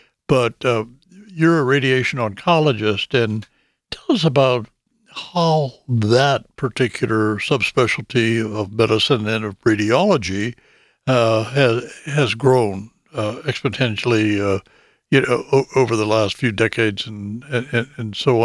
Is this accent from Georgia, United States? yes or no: no; Indiana, Pennsylvania, United States; Tiffany went to IUP for her nursing. That's my hometown, Christmas Tree Capital of the World.